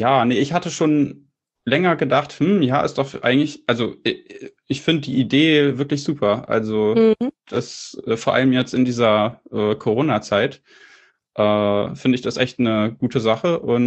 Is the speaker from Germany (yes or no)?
yes; Tübingen, Baden-Württemberg, Germany; Also ursprünglich komme ich aus Tübingen, also nicht Thüringen, das Bundesland, sondern Tübingen südlich von Stuttgart.